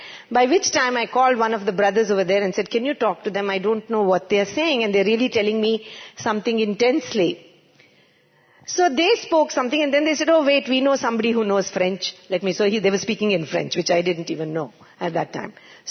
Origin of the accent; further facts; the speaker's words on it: South India, India; A lot of us are like that. I grew up in the South. I can understand Hindi very well, but I'm not very confident in speaking the language.